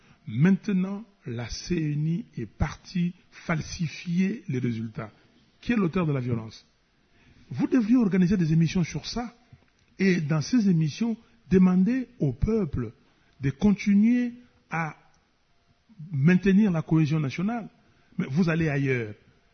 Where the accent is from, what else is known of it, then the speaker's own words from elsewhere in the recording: DR Congo; Non, je suis congolais, je le resterai.